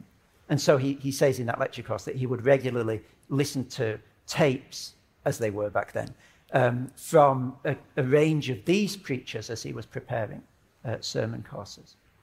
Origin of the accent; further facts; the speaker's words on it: Yorkshire and the Humber, United Kingdom; now in Australia; I'm glad you referred to my British heritage. I come from the People's Republic of South Yorkshire. Very, very proud Brit living in Australia.